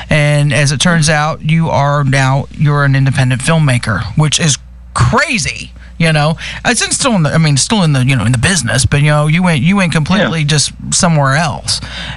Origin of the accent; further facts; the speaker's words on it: Monroe, New York, United States; also born or lived in Goshen; I'm originally from New York. It's just been a long time since I've been there.